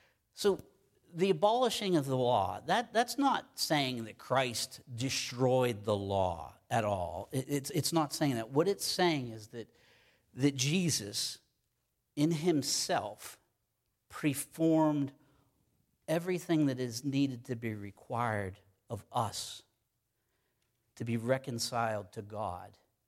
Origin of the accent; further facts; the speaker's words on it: Ireland; And I'm a proud Irishman. I am proud. We love hard. We fight hard. We're Irish.